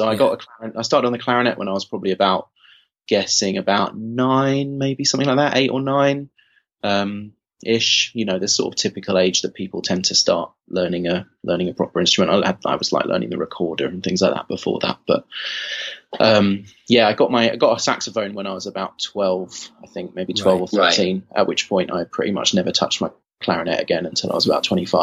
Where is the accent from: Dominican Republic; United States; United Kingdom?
United Kingdom; Watford, East of England; And then my one was in Watford. I'm from Watford, and this was at Watford Boys Grammar School, and he used to run this jazz group.